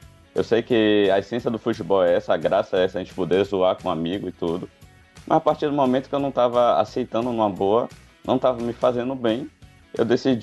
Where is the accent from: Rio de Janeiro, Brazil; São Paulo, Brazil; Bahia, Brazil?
Bahia, Brazil; Salvador; Nasci e cresci em Salvador. Sou o filho mais velho de um casal.